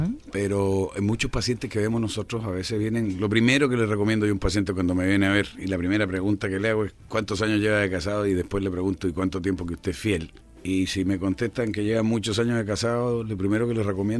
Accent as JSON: {"language": "Spanish", "country": "Mexico", "tie": "born or raised there", "also_born_or_lived": "Chile", "said": "Sí, no, chileno, pero me crié en México."}